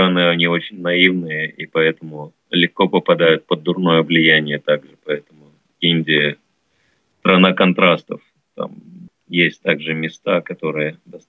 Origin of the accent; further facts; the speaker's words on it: Russia; Ну, я изначально из России